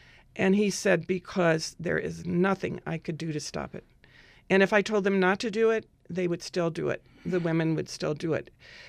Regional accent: United States; I am an American. I grew up here.

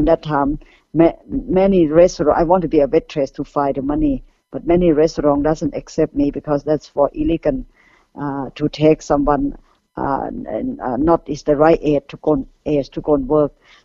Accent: Thailand; English is a second language; I have experience that is to witness about elephants since I'm young.

